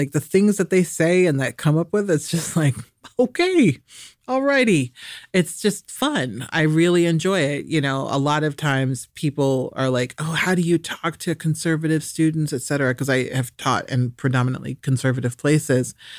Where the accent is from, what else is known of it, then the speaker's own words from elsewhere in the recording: Nebraska, United States; I'm from Nebraska, so in many ways I was home. My parents lived an hour away.